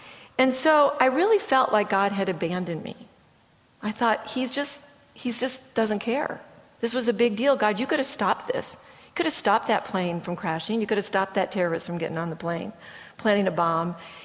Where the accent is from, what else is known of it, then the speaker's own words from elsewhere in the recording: Michigan, United States; But I grew up in Michigan. I grew up on snow skis. I grew up in the mountains.